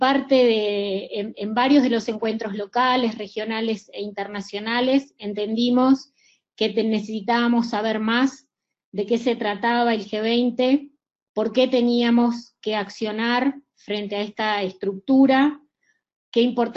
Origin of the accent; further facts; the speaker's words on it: Uruguay; de Don, soy de Uruguay.